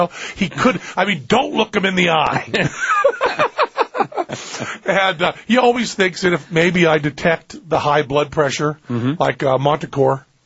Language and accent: English; New England, United States; I'm from New England, So I don't like being touched. I really don't like being touched.